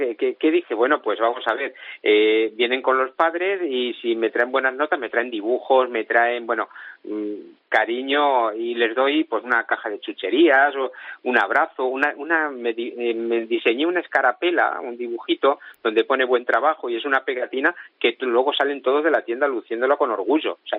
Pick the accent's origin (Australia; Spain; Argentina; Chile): Spain; Yo soy un autónomo español.